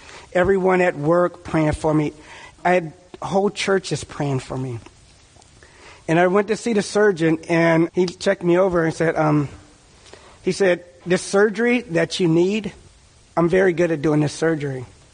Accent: Washington, District of Columbia, United States; I grew up in a really rough area. I'm from Washington, D.C., and I grew up in a really rough area.

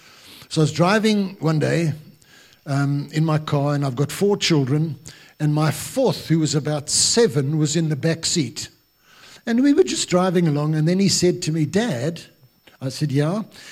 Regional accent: Grahamstown, Eastern Cape, South Africa; now in Cape Town, South Africa; I was in Port Elizabeth in those days. We were transferred to Grahamstown, my hometown, back to Port Elizabeth, then to Cape Town in 83.

